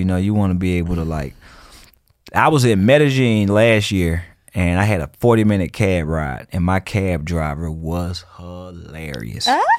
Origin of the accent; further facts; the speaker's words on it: the South, United States; accent: Southern; Yeah, it'd be funny because I still have my Southern accent, so people they be laughing at me.